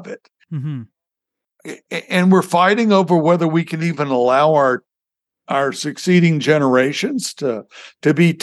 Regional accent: the South, United States; Now, I'm a Southerner. I'm a graduate of Virginia Military Institute.

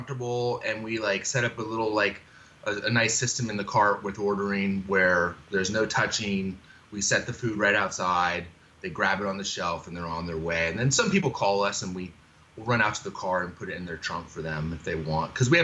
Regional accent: Alexandria, Virginia, United States; also born or lived in California / Georgia; Yeah, I grew up in Virginia. That's where I was born. I was born in Alexandria and then moved to California when I was about 2 and lived in San Jose, Santa Clara until I was 11.

